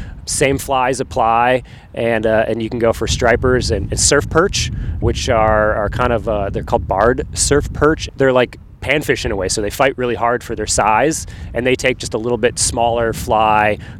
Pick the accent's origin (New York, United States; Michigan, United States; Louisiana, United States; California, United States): Michigan, United States; Marquette; I'm from Marquette, Michigan.